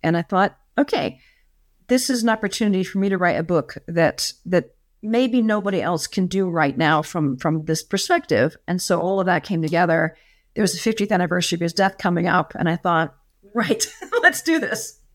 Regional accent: United States; I am an American, but I spend about a quarter of the year in England, in Oxford, and I have done this for about a decade and a half. So I'm sort of a part-time local.

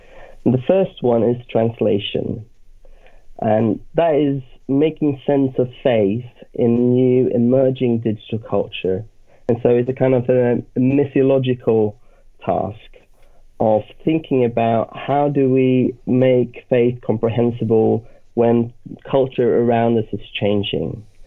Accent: Nepal; born or raised there; also born or lived in Sweden

